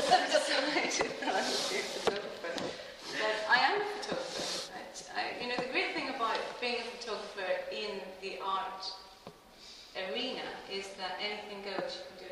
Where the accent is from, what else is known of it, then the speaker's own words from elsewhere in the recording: Belfast, Northern Ireland, United Kingdom; I grew up in Belfast and I saw everything.